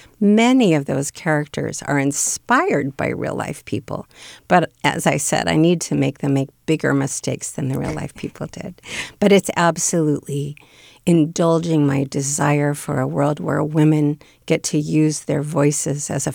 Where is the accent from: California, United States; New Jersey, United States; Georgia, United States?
California, United States; Bakersfield; the newspaper where I grew up in Bakersfield.